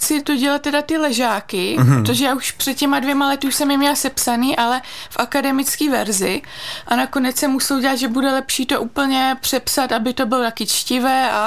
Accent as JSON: {"language": "Czech", "region": "Pardubice Region", "country": "Czechia", "said": "No tak já pocházím z Chrudimska, takže to byla jasná volba"}